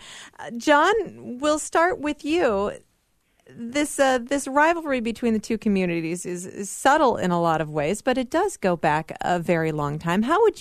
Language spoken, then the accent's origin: English; Cedar Falls, Iowa, United States; Well, and there are differences between Cedar Falls and Waterloo, and I grew up in Cedar Falls